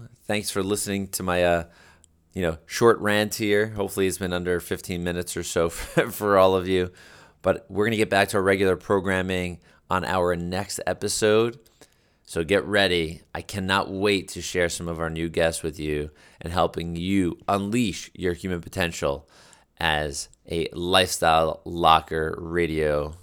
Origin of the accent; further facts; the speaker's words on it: United States; I'm a person. I'm a human. I'm an American.